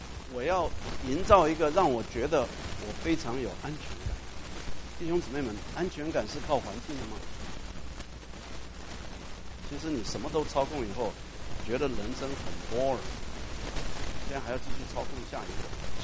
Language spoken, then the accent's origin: Chinese; Taiwan; moved away as an adult; 我是从台湾来的，我不是小留学生，我是中留学生，我25岁才来